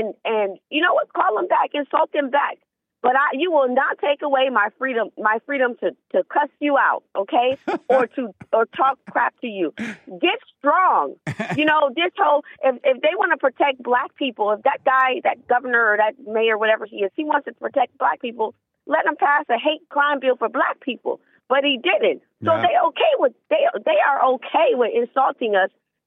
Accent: Cleveland, Ohio, United States; I'm originally from Cleveland, Ohio.

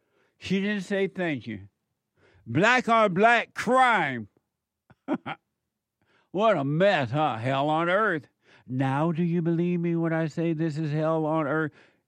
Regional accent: Alabama, United States; When I was growing up in Alabama, white people and black people didn't live together, but they got along better.

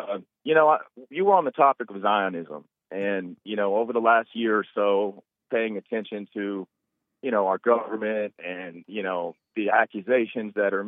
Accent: United States; No, sir. I'm American. Okay. I was born and raised here.

